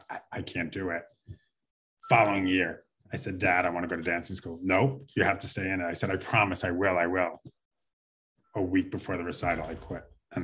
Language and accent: English; Howard Beach, New York, United States; I was the kid in Queens, New York. Howard Beach. I grew up in Howard Beach, New York. I wanted to be a dancer.